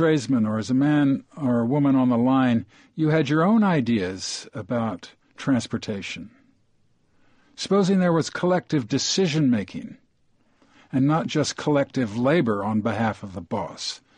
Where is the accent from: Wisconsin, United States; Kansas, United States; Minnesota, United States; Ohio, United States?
Ohio, United States; Toledo; I'm from Toledo, where we make Jeep Cherokees and have a new plant.